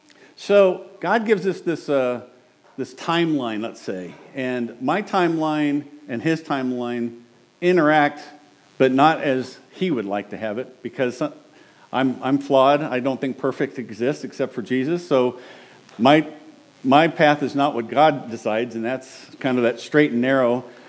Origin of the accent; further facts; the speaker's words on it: Wichita, Kansas, United States; I grew up in Wichita, Kansas, Central Christian Church right downtown was the church I grew up in.